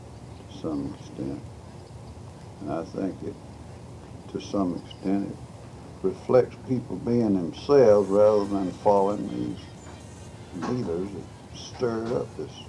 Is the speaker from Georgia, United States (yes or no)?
yes; Bainbridge, Georgia, United States; I was born in Bainbridge, Georgia, which is down in the southwest corner of the state. So it was a small town